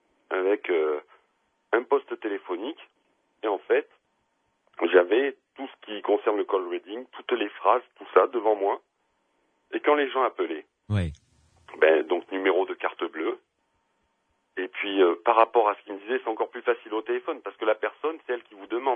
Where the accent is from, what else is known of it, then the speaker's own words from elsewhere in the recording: Provence-Alpes-Côte d'Azur, France; puisque je suis originaire de la Côte d'Azur